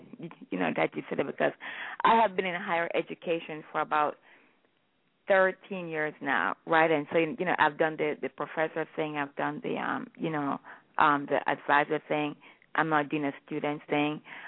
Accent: Jamaica; Well, you know, I am Jamaican.

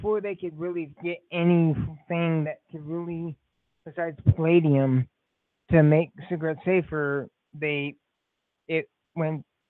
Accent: California, United States; Because I'm from California, well, it's not really.

